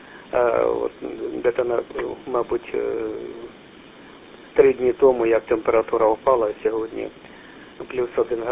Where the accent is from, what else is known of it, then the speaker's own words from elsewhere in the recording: Kharkiv Oblast, Ukraine; Ukrainian is a second language; може, моя українська не досить гарна, от я сам родом із Східної України, із Харківської області.